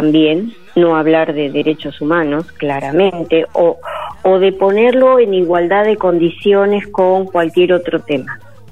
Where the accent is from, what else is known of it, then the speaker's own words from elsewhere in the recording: Argentina; de qué cosas como sociedad argentina que somos